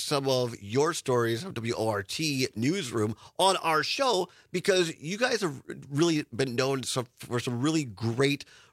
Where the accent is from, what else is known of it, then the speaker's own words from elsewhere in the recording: Richland Center, Wisconsin, United States; I grew up in Richland Center and WRCO, and now part of it is WRCE, is my home station.